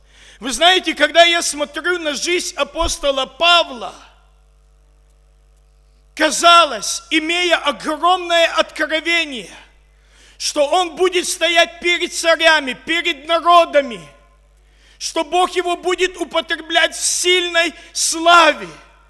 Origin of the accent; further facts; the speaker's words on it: Crimea, Ukraine; я из Крыма.